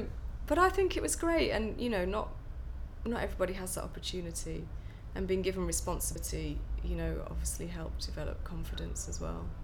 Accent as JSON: {"language": "English", "town": "Aldridge", "region": "West Midlands", "country": "United Kingdom", "tie": "born or raised there", "also_born_or_lived": "Birmingham", "said": "I grew up in the West Midlands, in a town called, well, in Birmingham for a little while, and then in a town called Aldridge, which was just outside Walsall, the posh end of Walsall, apparently."}